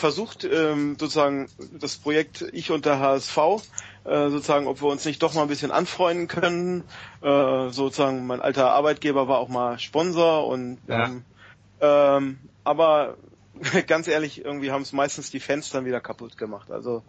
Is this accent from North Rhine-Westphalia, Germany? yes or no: no; Dithmarschen, Schleswig-Holstein, Germany; bin also geboren in Schleswig-Dithmarschen, dort auch aufgewachsen, also im fettesten HSV-Einzugsgebiet.